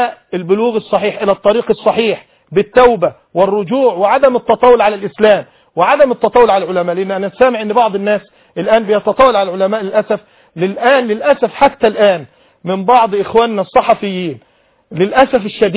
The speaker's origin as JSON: {"language": "Arabic", "country": "Egypt", "said": "أنا رجل مصري, أبي مصري وأمي وجدي والأباء والأبناء"}